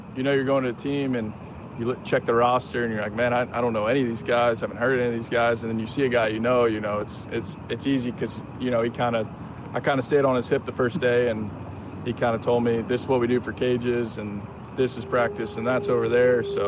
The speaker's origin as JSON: {"language": "English", "region": "Florida", "country": "United States"}